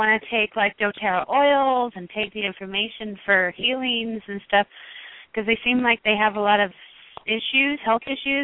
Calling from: Utah, United States; from Utah.

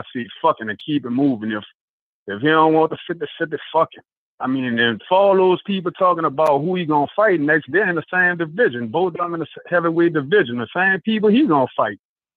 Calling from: New Orleans, Louisiana, United States; calling from New Orleans.

